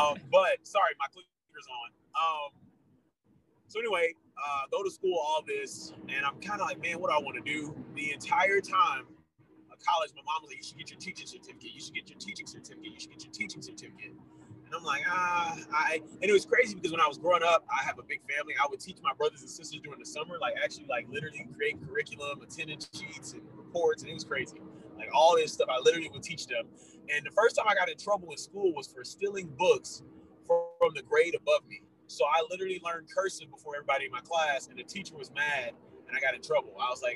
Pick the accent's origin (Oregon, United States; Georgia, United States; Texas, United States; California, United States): Texas, United States; Missouri City; I'm from Houston, Texas, specifically a city, Missouri City, Texas. Mo City, as most people know it. Look out. Grew up in Texas my whole life.